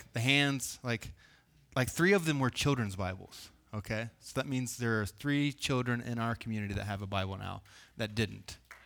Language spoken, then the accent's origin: English; Columbus, Ohio, United States; born there; I was born in Columbus, Ohio, in a suburb of Columbus, all right? There was no country around us.